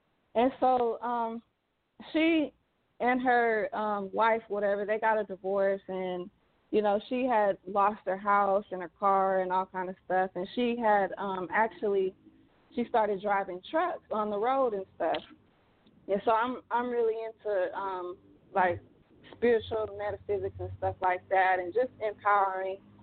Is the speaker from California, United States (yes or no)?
yes; California, United States; now in Texas, United States; I'm actually in Texas and she's in California, but I'm originally from California.